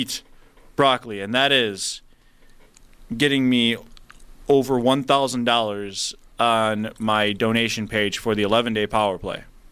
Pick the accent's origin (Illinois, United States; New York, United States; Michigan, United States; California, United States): New York, United States; Buffalo; It's because we're from Buffalo.